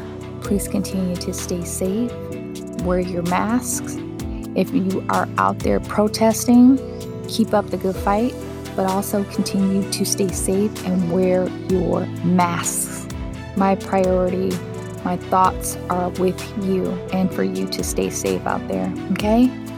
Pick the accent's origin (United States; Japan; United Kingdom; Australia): United States; Wisconsin; I'm from Wisconsin, but we drove to Egg Harbor, Wisconsin.